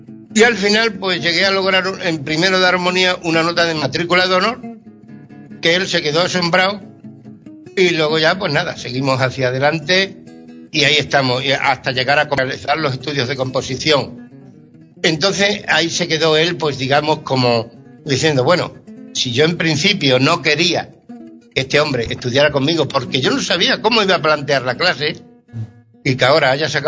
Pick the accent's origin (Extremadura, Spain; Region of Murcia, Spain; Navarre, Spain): Extremadura, Spain; se exponen las raíces, orígenes, digamos, cómo somos los extremeños